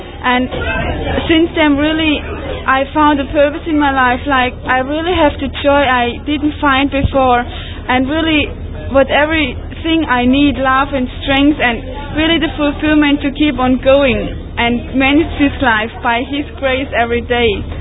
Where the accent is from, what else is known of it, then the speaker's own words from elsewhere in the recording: Germany; and I come from Germany